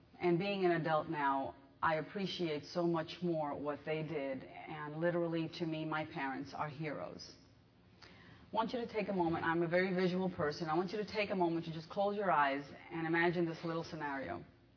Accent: Jacksonville, Florida, United States; We came from Jacksonville, Florida, and the Lord literally drug us out here.

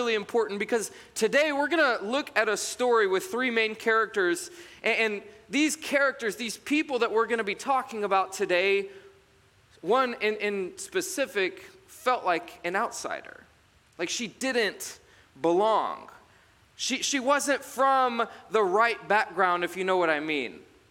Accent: Georgetown, Texas, United States; now in Springfield, United States; I grew up in Texas, north of Austin, in a place called Georgetown, Texas.

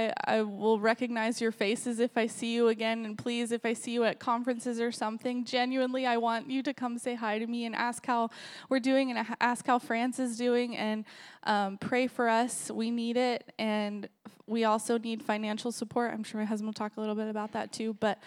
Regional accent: Texas, United States; I compare it to Texas because we're from Texas

